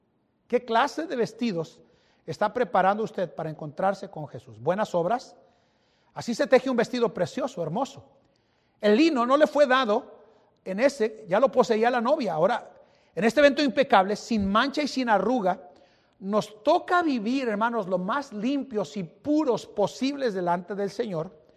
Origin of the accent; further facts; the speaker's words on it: Mexico; señor, ni costeño soy, soy mexicano.